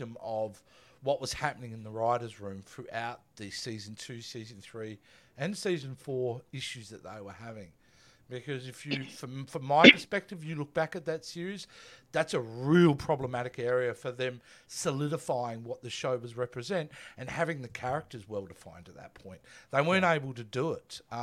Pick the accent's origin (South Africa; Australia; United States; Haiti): Australia; I'm Australian. No, we're the only ones who have platypus.